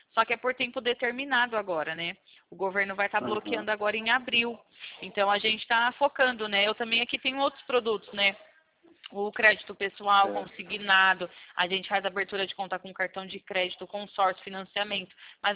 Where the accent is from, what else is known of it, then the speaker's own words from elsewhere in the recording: São Paulo, Brazil; eu sou aqui do interior de São Paulo